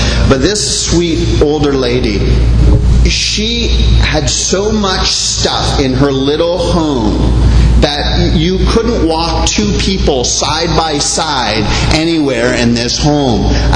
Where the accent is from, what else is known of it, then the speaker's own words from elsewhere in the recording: Canada; now in Bahamas; I know as a Canadian now living in the Bahamas, for me, how true this has been.